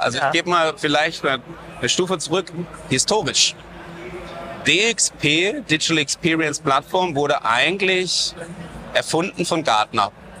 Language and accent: German; Freiburg im Breisgau, Baden-Württemberg, Germany; gebürtiger Badener, komme aus Freiburg im Breisgau, wohne da schon mein ganzes Leben.